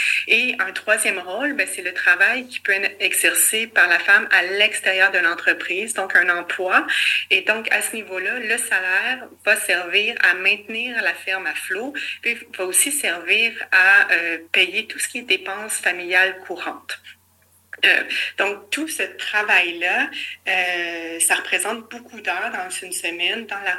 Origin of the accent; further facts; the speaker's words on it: Quebec, Canada; j'avais passé mon enfance, mon adolescence en Montérégie, dans un milieu rural, donc dans une MRC précisément, où est-ce que 98% du territoire était zoné agricole, et l'est encore.